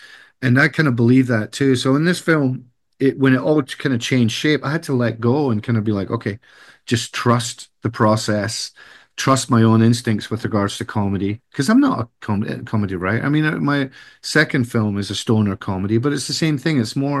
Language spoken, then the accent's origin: English; Scotland, United Kingdom; I grew up in Scotland, so I love sweets and candy, but I can't eat them anymore.